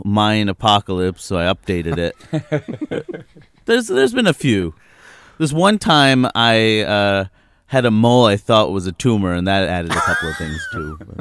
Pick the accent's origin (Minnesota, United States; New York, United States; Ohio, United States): New York, United States; New York City; I grew up in New York City. I found ways to avoid driving